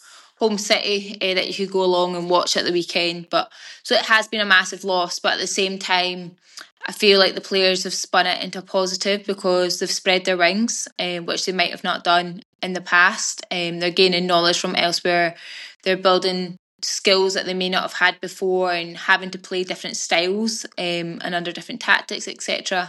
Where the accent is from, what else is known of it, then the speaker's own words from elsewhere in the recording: New Zealand; emotional before we played New Zealand, that being our home country.